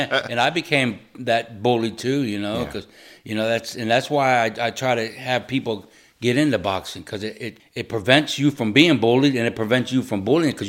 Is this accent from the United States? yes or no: yes; Florida, United States; now in Ohio, United States; I'm from Florida, maybe from prison, maybe from hanging.